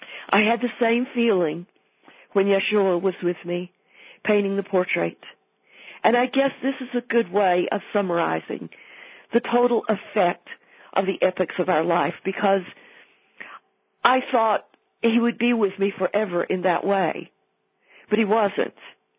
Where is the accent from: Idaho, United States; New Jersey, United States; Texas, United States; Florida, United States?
Texas, United States; Weatherford; Dale helped us set up my art show in Weatherford, my hometown